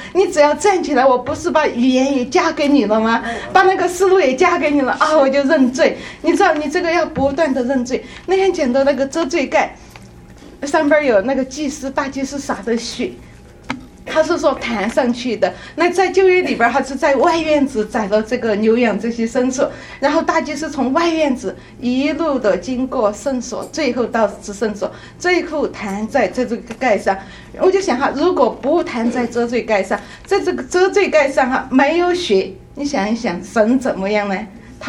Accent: Sichuan, China; 因为我是四川人

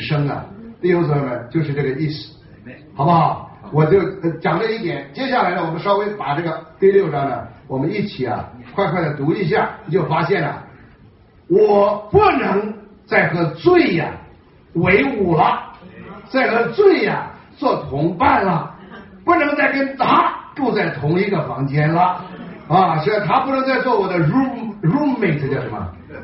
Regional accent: Hebei, China; 我以前查过啊，我是河北的，河南种小麦种的很多

